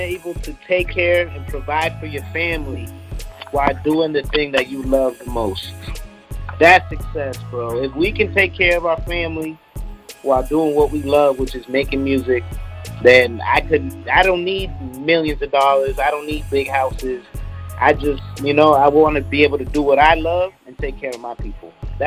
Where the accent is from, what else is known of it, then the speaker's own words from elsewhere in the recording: Boston, Massachusetts, United States; I don't know if a lot of y'all know this, but I grew up in Boston, so I grew up on the East Coast.